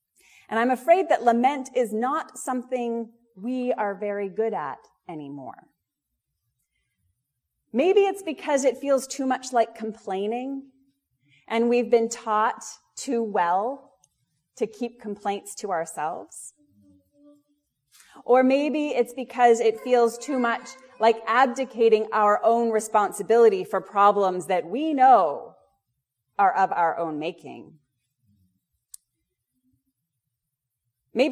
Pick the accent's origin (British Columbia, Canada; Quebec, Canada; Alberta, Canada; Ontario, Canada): Alberta, Canada; the reason I can't resist talking about plagues of locusts is because I'm from Alberta.